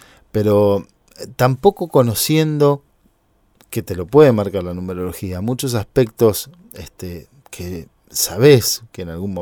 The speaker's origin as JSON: {"language": "Spanish", "country": "Argentina", "said": "Como argentino que lo ganemos"}